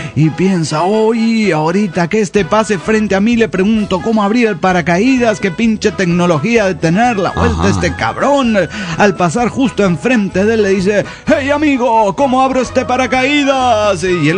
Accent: Tuxtla Gutiérrez, Chiapas, Mexico; de Tuxtla Gutiérrez, Chiapas.

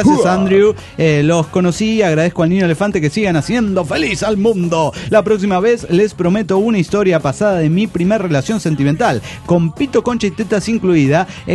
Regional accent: Axochiapan, Morelos, Mexico; La causa es que en mi pueblo, en Axochiapan, el caos es

